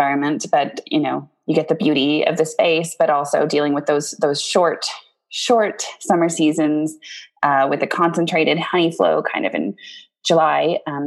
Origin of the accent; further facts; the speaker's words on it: Whitehorse, Yukon, Canada; I was born and raised in the Yukon, born in Whitehorse, which is the country, and then raised for a short while in a small town called Carmacks.